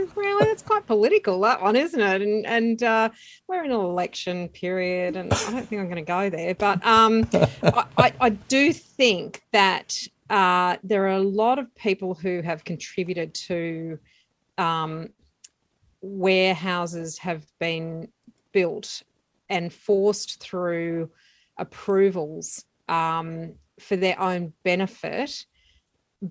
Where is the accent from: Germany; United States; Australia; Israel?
Australia; Lismore, New South Wales; I grew up in Lismore. So as everyone would be very well aware, Lismore has suffered a tremendous amount of loss.